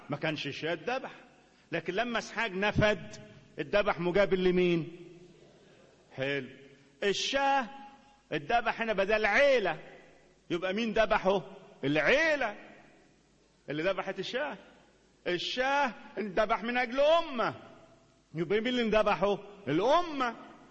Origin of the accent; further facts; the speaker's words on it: Upper Egypt, Egypt; الدم عندنا في الصعيد عمره ما ينضار مية